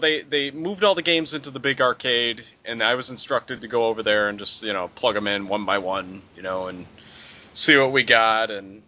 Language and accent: English; Crete, Illinois, United States; I was born in the South Suburbs. I am originally from Creed, Illinois, which is a South Suburb. It's roughly 35 miles south of Chicago.